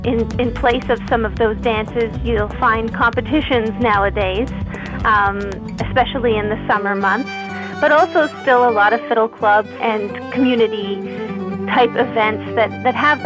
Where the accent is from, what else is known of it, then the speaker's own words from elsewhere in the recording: Pembroke, Ontario, Canada; Yeah, so I'm from the Ottawa Valley, but more specifically from Pembroke, a couple hours northwest of Ottawa.